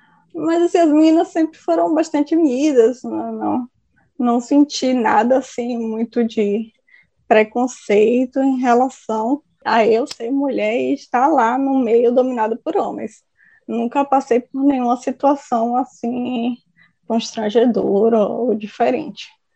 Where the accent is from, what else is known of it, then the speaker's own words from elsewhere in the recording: Salvador, Bahia, Brazil; tenho 29 anos, sou de Salvador, Bahia.